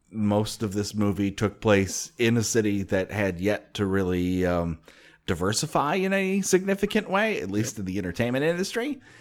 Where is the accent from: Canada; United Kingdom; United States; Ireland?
Canada; I'm Canadian. What do I know?